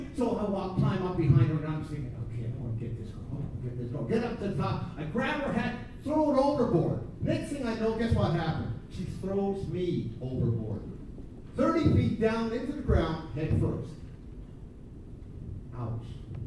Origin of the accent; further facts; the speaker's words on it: New Brunswick, Canada; now in Western Canada; because out here in Western Canada, I'm from New Brunswick.